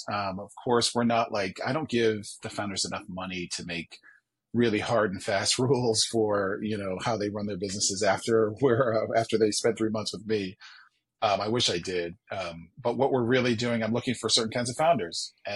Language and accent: English; Buffalo, New York, United States; I'm from Buffalo originally, which is where I am now.